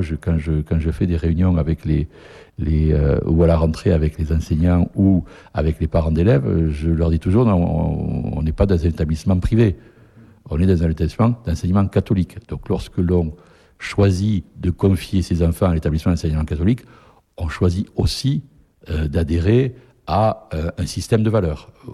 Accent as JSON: {"language": "French", "region": "Occitanie", "country": "France", "tie": "born or raised there", "said": "Moi, je suis natif des Hautes-Pyrénées."}